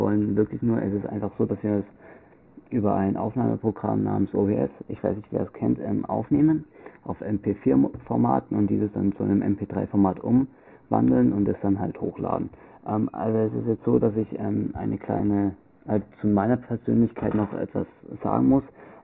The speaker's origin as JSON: {"language": "German", "region": "Bavaria", "country": "Germany", "accent": "Franconian", "said": "Wir kommen aus Bayern, daher reden wir auch ein bisschen im Bayerischen, beziehungsweise wir kommen auch aus Franken. Das heißt, wir reden auch ein bisschen im fränkischen Dialekt."}